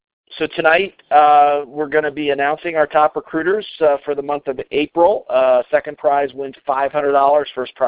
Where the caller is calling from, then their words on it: Colorado, United States; I'm calling in from Colorado tonight.